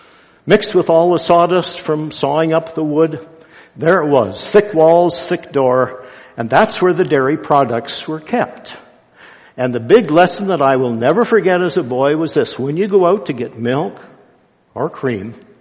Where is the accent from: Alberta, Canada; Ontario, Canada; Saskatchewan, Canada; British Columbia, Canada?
Alberta, Canada; I grew up on a farm in northern Alberta. I was born in the Depression years. That means the 30s. Just want you to know I wasn't born in the 20s. It's the 30s. On a farm